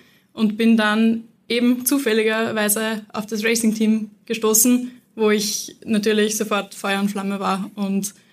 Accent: Lower Austria, Austria; now in Vienna, Austria; bin ursprünglich aus Niederösterreich und klassischerweise nach Wien verschlagen dann für Studium.

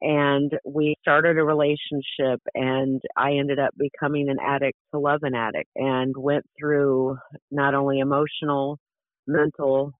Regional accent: Kansas City, Missouri, United States; I'm from Kansas City, Missouri. I am 59 years old.

